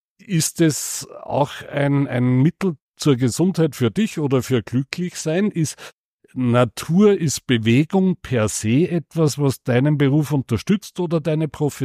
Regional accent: Austria; Sind wir Österreicher eher die Ranzer

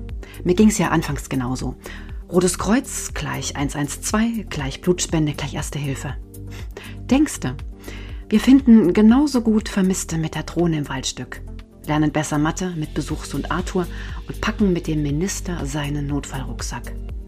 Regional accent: Thuringia, Germany; Als Kind spielte ich hier im Sand. Ich komme aus Thüringen.

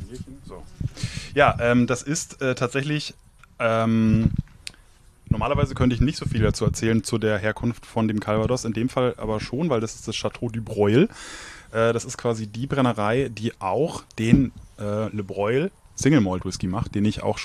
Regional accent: Bavaria, Germany; ob ich als Franke da reingehen sollte

